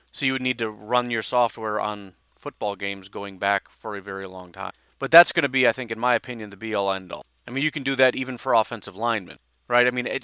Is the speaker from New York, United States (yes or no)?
no; Illinois, United States; I've mentioned this before, but I grew up in Illinois.